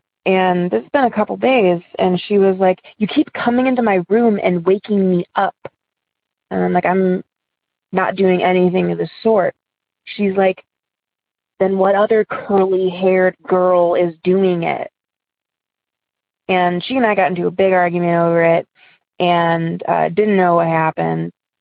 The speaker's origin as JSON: {"language": "English", "region": "Ohio", "country": "United States", "said": "I'm from Ohio."}